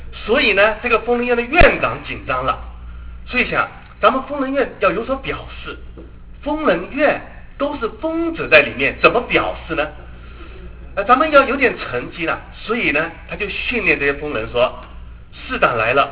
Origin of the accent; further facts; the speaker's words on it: China; 因为我在中学那个时候呢，我们在中国那个时候很讲政治